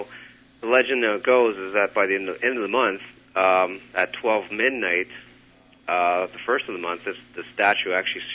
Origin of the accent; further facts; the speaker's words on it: Burlington, Ontario, Canada; So you had a lot of activity with the settlers and the pioneers in those days.